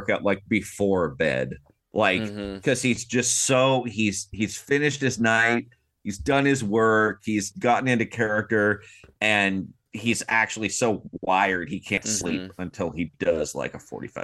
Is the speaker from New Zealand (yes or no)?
no; England, United Kingdom; I'm English, so this is called Nothing Like the Sun.